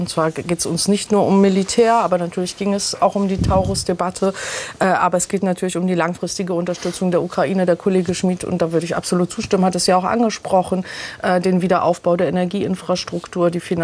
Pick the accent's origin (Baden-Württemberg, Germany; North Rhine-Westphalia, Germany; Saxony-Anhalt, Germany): Baden-Württemberg, Germany; Ich bin aus Baden-Württemberg.